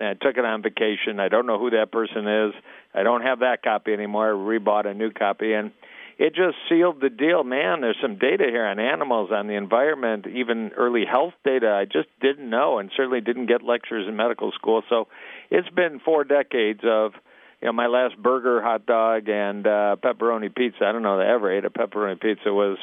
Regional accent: Michigan, United States; I had trained in Dallas for 3 years, but I'm from Michigan, came back July 1, 1990.

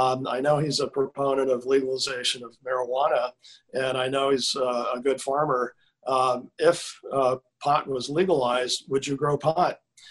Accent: Bennington, Vermont, United States; I believe that I'm an outsider and I'm from Bennington.

